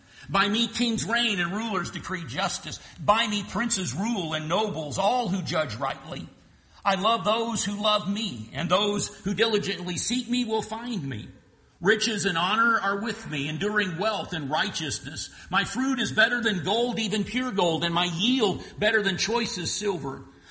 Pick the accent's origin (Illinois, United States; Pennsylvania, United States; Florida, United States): Florida, United States; When I grew up in Central Florida